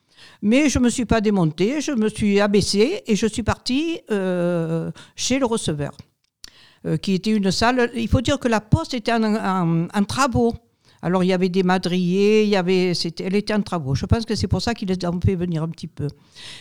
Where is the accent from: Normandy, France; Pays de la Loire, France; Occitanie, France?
Normandy, France; Alençon; Alors, je suis née à Alençon.